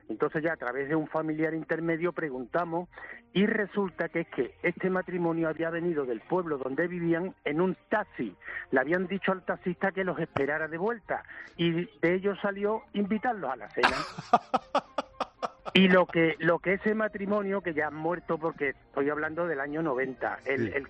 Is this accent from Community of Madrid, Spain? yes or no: no; Seville, Andalusia, Spain; yo soy de Sevilla, pero te llamo desde la playa de Matalascaña, que estoy aquí de vacaciones.